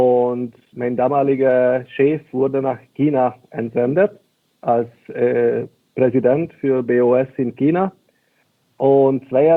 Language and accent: German; Hungary; Ich bin eigentlich aus Ungarn, aber beruflich sehr deutsch geprägt und mit Strukturen und klaren Regeln.